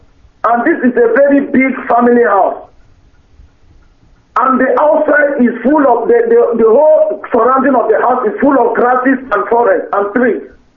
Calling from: Manchester, North West England, United Kingdom; from Manchester.

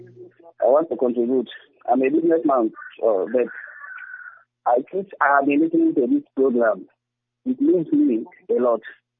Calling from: Calabar, Cross River, Nigeria; I'm calling from Calabar. I'm calling from Calabar.

